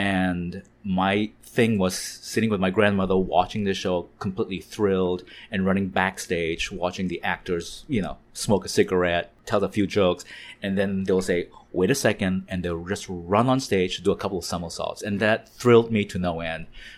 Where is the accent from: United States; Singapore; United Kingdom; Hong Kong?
Singapore; I grew up in Singapore, in Asia